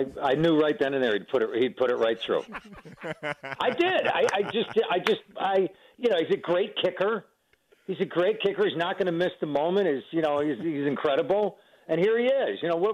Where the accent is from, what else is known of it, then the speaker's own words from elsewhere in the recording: Buffalo, New York, United States; No, I'm from Buffalo. It's not over until it's over.